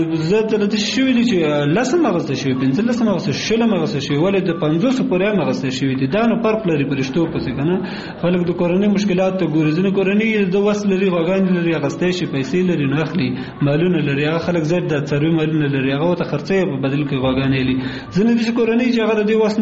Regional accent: Kunar, Afghanistan; زه اصلا د کونړ ولایت اوسیدونکو یم

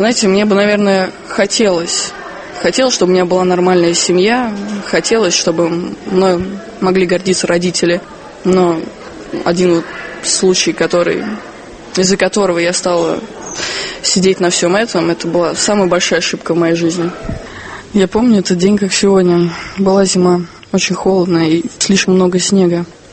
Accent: Moscow, Russia; born there; Я родилась в Москве в 88 году.

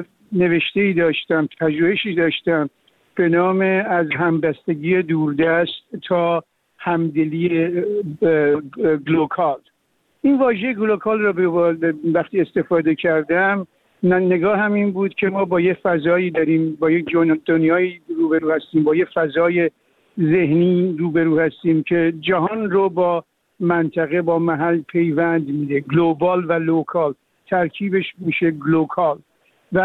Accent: Iran; now in Berlin, Germany; من وظیفه خودم دونستم به عنوان یک ایرانی که به برلین بیام

